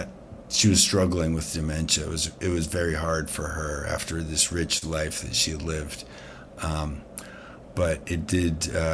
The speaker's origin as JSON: {"language": "English", "region": "New Hampshire", "country": "United States", "tie": "born or raised there", "also_born_or_lived": "Canada", "said": "She got divorced. We moved from Canada down to New Hampshire"}